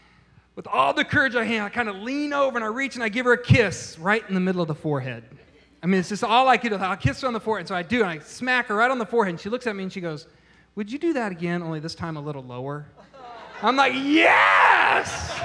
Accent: Nebraska, United States; And I was there from Nebraska, just days, graduated from high school, moved up in May

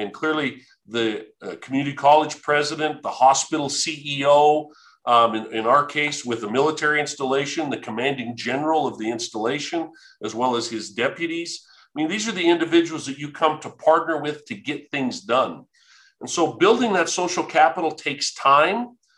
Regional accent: Riverton, Wyoming, United States; I then returned back to my hometown in Riverton, Wyoming

